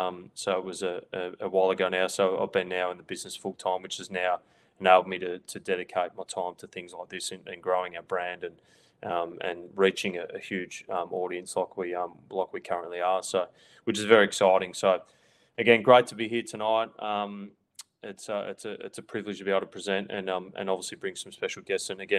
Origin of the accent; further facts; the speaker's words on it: Gold Coast, Queensland, Australia; also born or lived in Melbourne; and we stayed on the Gold Coast ever since. Just such a great lifestyle in here. And I grew up here and played all my football here, and then moved to Melbourne